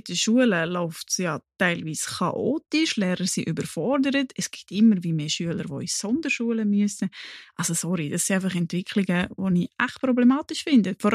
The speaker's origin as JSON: {"language": "German", "country": "Switzerland", "said": "auch wir Schweizer"}